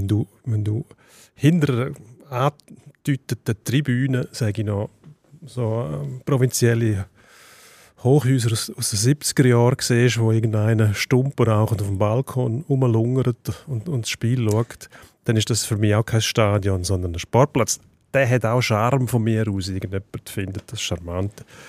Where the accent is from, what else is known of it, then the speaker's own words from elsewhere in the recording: Switzerland; Wobei Grenzen bei uns in der Schweiz relativ fließend sind.